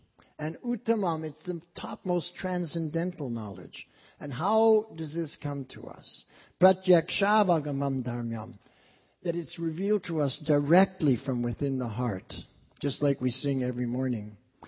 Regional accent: London, United Kingdom; born there; When I was an infant, I was born in London, and I was born during the war.

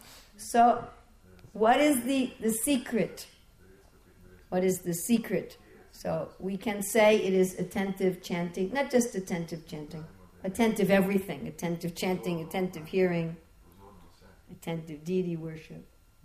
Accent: New York, United States; also born or lived in New Jersey; I'm from New York. We talk very fast.

